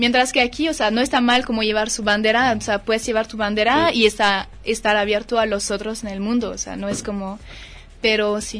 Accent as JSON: {"language": "Spanish", "country": "France", "second_language": "Spanish", "said": "Soy francesa."}